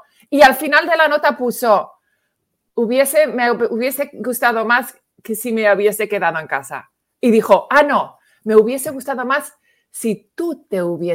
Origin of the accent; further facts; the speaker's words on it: New York, United States; Porque yo no hablé, ¡soy de New York!